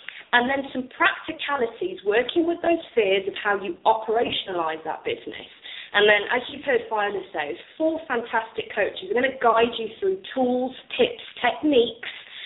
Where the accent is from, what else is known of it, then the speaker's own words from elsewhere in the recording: United Kingdom; now in United States; So I'm British, as you can tell, being in the US for just over 10 months.